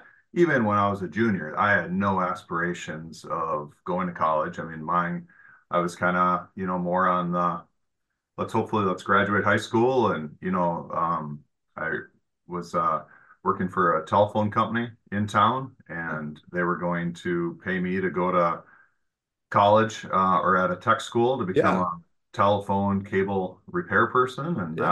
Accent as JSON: {"language": "English", "region": "Minnesota", "country": "United States", "tie": "born or raised there", "said": "Perm High School, where I grew up in Minnesota."}